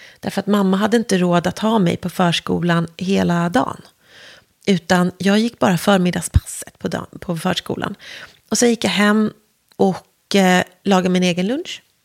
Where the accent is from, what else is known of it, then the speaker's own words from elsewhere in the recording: Värmdö, Stockholm County, Sweden; also born or lived in Vällingby; Jag föddes i Nälsta, ett litet område utanför Vällingby, eller i Vällingby. Mm. Och när jag var ett år flyttade vi till Värmdö. Så jag i mitt hjärta och själ är ju en skärgårdsunge.